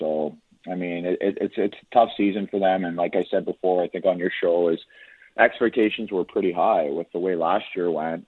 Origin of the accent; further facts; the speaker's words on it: Niagara, New York, United States; And when I told him I'm from Niagara